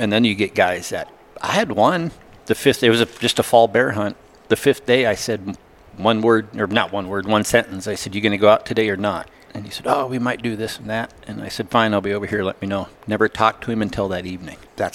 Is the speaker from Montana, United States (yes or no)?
yes; Plains, Montana, United States; I was born and raised in Plains, moved out, we moved to Kalispell for I think it was about 12 years, worked up there and stuff, and I still hunted. I didn't guide anything at all up there, just did log furniture work and build and stuff, and then decided to move back to Plains in 06.